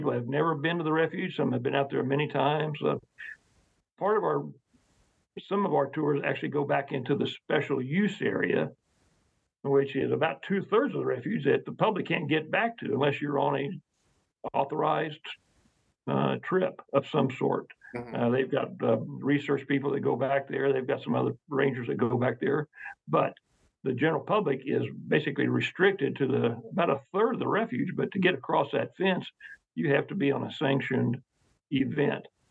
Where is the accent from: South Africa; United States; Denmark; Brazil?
United States; Hobart, Oklahoma; I grew up in Hobart, Oklahoma. It's about 50, 60 miles from here.